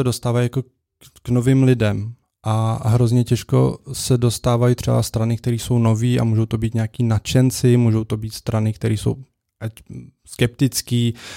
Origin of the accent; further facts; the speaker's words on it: Turnov, Liberec Region, Czechia; now in Prague, Czechia; A já nejsem pražský, ale bydlím tady a stále volím prostě v Turnově, což je město, odkud pocházím.